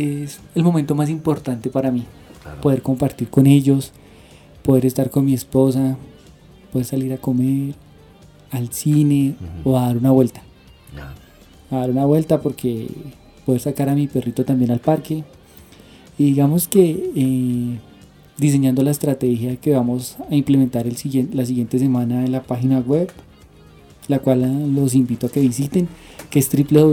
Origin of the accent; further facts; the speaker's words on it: Bogotá, Colombia; born there; Yo nací aquí en Bogotá.